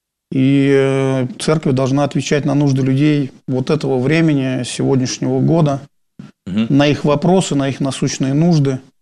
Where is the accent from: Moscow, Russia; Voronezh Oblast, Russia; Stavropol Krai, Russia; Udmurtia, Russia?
Voronezh Oblast, Russia; Voronezh; now in Saint Petersburg, Russia; Из стольного города Воронеж, столицы Черноземья.